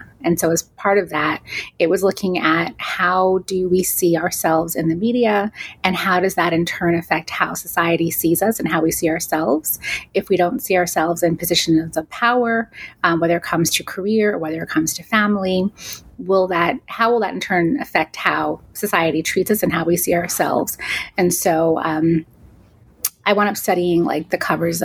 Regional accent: New Jersey, United States; Well, I'm just a Jersey girl. So I was born and raised in New Jersey.

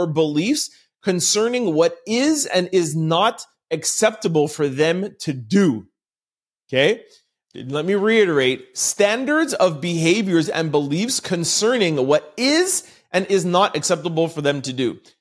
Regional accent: Jamaica; Of course, you guys know by now I'm Jamaican.

